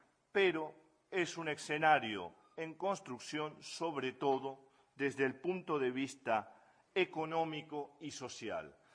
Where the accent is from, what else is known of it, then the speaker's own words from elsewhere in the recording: Buenos Aires, Argentina; moved away as an adult; now in Madrid, Spain; Ya habrán adivinado por mi acento. Pese a que estar 10 años trabajando en Madrid, vengo de la ciudad de Buenos Aires.